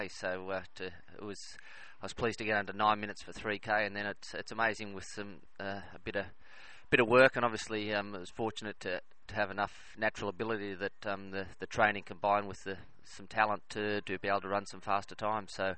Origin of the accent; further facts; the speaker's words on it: Armidale, New South Wales, Australia; moved away as an adult; also born or lived in Ballarat; Well, I grew up in Armidale and moved to Ballarat in the late 80s to do a human movement degree